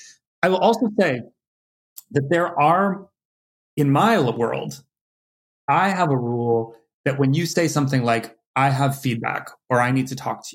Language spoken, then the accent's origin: English; California, United States; now in New York, United States; I'm a wuss from California